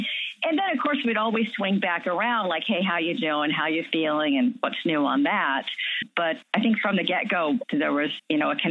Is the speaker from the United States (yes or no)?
yes; California, United States; I'm living in Chicago right now, and Peter's in Austin, but yet we were both had our youth in Southern California.